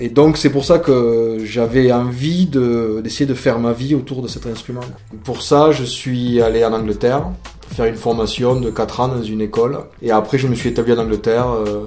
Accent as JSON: {"language": "French", "country": "France", "tie": "born or raised there", "said": "on est revenu un peu dans ma région natale et on est arrivé à Pechbemont."}